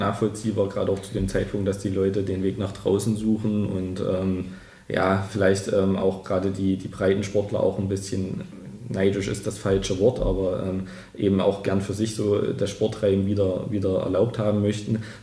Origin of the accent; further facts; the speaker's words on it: Thuringia, Germany; Als Thüringer sind wir natürlich auch Biathlon verwöhnt und stolz auf unsere Biathleten.